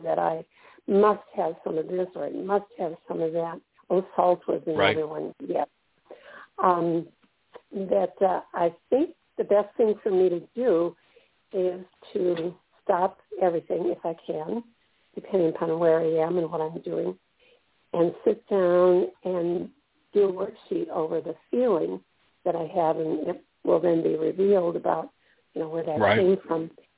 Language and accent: English; Milwaukee, Wisconsin, United States; I grew up in Milwaukee, and we had custard stands.